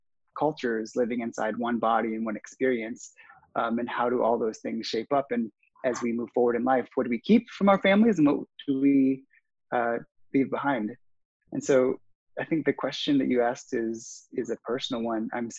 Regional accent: Elgin, Illinois, United States; A lot of my friends growing up in my hometown of Elgin, Illinois were mixed too.

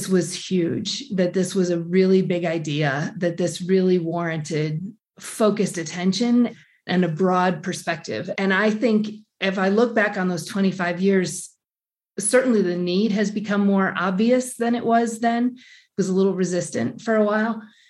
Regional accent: New York, United States; also born or lived in Boston / Chicago; I grew up in New York, spent 10 years in Boston, spent time in Connecticut, New Jersey. Ithaca is where I went to college.

